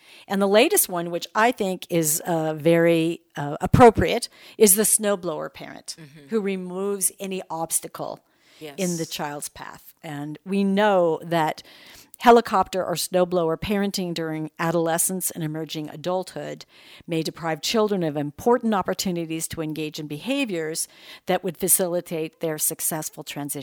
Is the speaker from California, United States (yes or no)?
yes; California, United States; Actually, I grew up in California, so we'd go up to San Francisco.